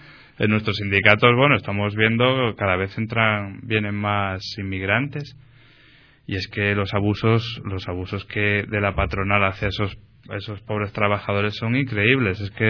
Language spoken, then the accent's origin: Spanish; Asturias, Spain; now in Canary Islands, Spain; como yo, por ejemplo, que soy asturiano, me fui a buscar la vida a Canarias.